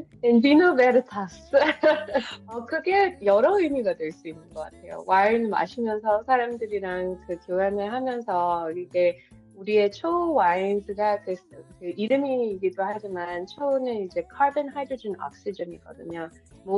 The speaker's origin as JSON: {"language": "Korean", "country": "United States", "said": "근데 저희가 이제 코리안 아메리칸으로서 저희가 좋아하는 분야에서 이렇게 뛰어들고 용기를 내고"}